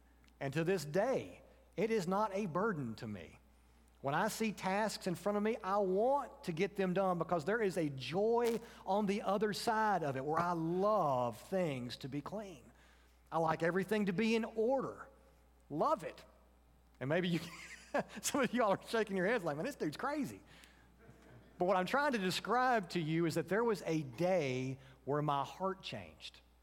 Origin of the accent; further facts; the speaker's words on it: Tennessee, United States; I used to have one at the post office where I grew up in Tennessee.